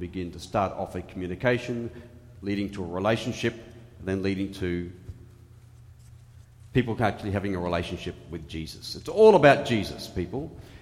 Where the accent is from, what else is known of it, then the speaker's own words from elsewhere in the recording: Western Australia, Australia; I'm from the west coast of Australia